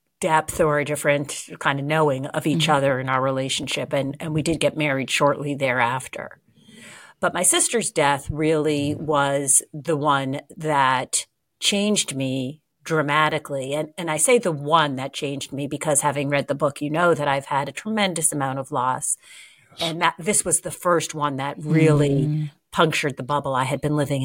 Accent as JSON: {"language": "English", "town": "Boston", "region": "Massachusetts", "country": "United States", "tie": "born or raised there", "said": "I was raised just outside of Boston. I was raised in a Jewish family."}